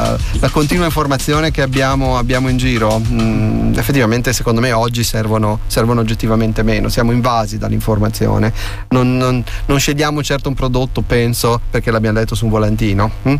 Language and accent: Italian; Genoa, Liguria, Italy; now in Cagliari, Italy; abbiamo un gruppo di ascoltatori storici da Genova, visto che io sono genovese